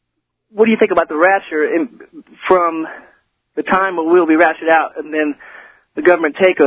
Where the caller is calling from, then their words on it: Knoxville, Tennessee, United States; Knoxville.